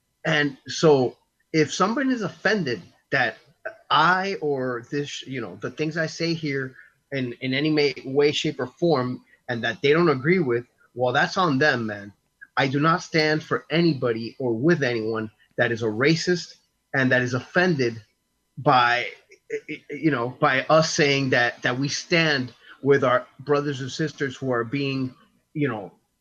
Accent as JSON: {"language": "English", "town": "New York City", "region": "New York", "country": "United States", "tie": "born there", "also_born_or_lived": "Miami", "said": "luckily I was born in New York City, which, you know, there really are no minorities there either, because everybody, it's a melting pot."}